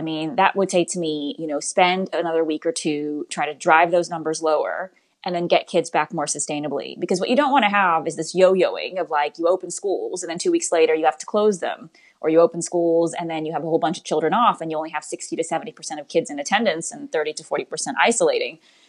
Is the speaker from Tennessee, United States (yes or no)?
no; Florida, United States; I've seen it in Florida, my home state as well.